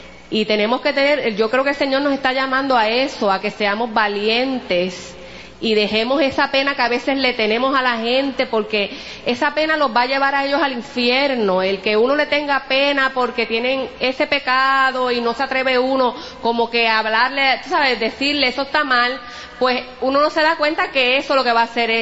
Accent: Puerto Rico; hablando de nosotros como puertorriqueños, que utilizamos mucho el ay bendito. El ay bendito puertorriqueño

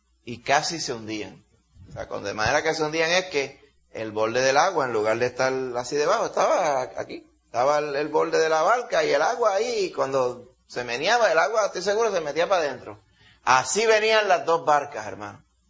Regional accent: Puerto Rico; Yo soy puertorriqueño también.

